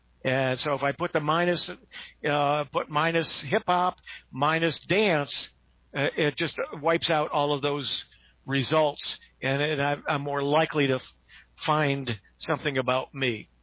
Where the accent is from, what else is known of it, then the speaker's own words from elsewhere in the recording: Utica, New York, United States; I was born and raised in Utica, New York.